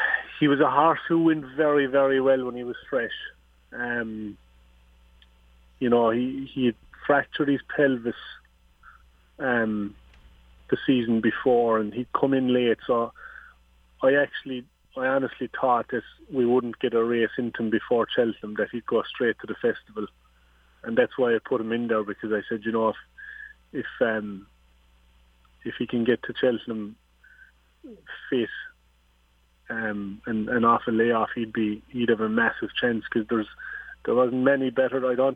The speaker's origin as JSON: {"language": "English", "region": "County Cork", "country": "Ireland", "tie": "born or raised there", "said": "I grew up in West Cork in Ireland, and, you know, County Cork in particular is, you know, point-to-point central almost."}